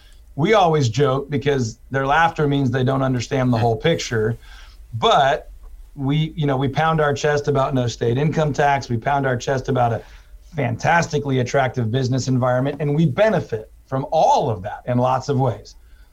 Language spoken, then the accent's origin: English; Houston, Texas, United States; I'm originally from Houston. I went to school in Waco.